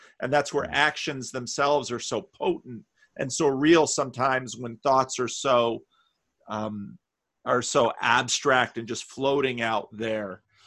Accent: Paterson, New Jersey, United States; You know, so I grew up in Paterson, which is outside New York

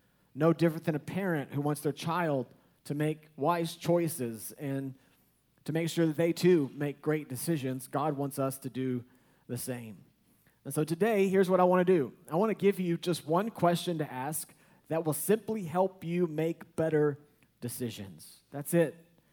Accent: Texas, United States; If I'm from Texas, so that was a pretty common, you know, news article.

